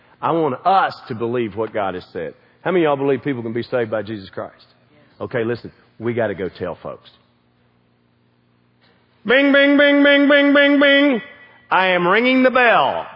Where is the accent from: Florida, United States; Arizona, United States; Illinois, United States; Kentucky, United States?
Kentucky, United States; You know, when I go to the East Coast, I'm a hayseed from Kentucky.